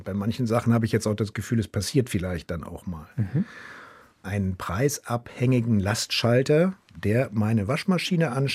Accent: Germany; als Deutscher denkt man ja beim Motorradfahren, Motorrad ist eine geile Sache, wenn das Wetter schön ist, wenn es nicht regnet. So, damit wachsen wir auf

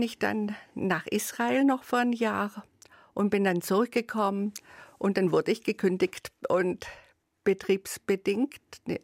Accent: Baden-Württemberg, Germany; als Schwabe, da bist immer gut aufgehoben, sage ich jetzt mal.

